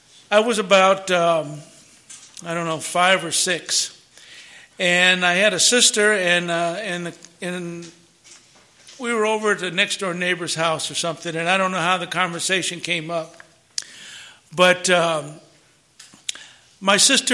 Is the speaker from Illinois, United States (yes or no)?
no; Los Angeles, California, United States; And, and growing up in Los Angeles 70 years ago or 65 years ago, you know, there was a lot of prejudice.